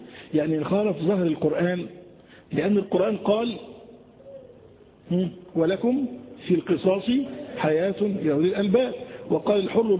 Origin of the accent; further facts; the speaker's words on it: Egypt; ليس مشهورا عندنا في مصر